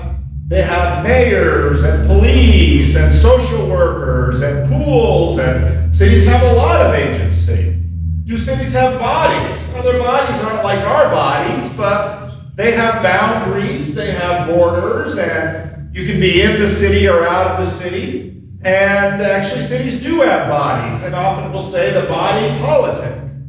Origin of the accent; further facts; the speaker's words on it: New York, United States; When I was growing up outside New York City is often called the Big Apple.